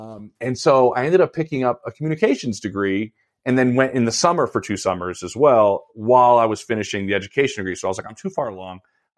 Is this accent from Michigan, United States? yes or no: no; Philadelphia, Pennsylvania, United States; So I grew up in Philadelphia. My family's from Chicago.